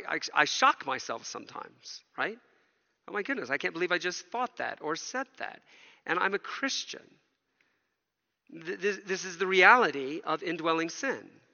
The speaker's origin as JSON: {"language": "English", "region": "Southern United States", "country": "United States", "tie": "born or raised there", "said": "I grew up in Bible-believing churches that preached only the Bible every week in the very conservative deep south of America."}